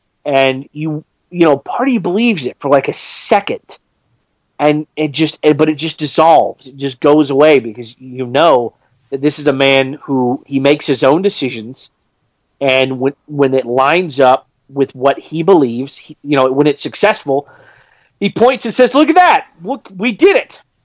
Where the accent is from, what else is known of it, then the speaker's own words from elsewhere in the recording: the South, United States; As a person growing up in the South, I can tell you that it's very tethered with actual religion.